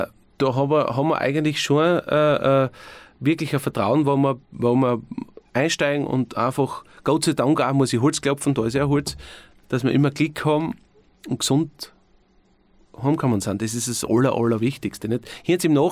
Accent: Obergrossau, Styria, Austria; Ich bin am liebsten eigentlich schon, muss ich sagen, in Obergrossau. Das ist meine Heimat.

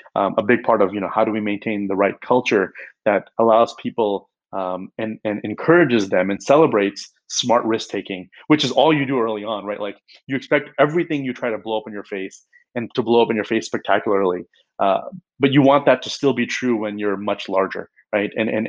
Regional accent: United States; very different approach and way of communication and teaching and learning style as compared to what I grew up with in the United States.

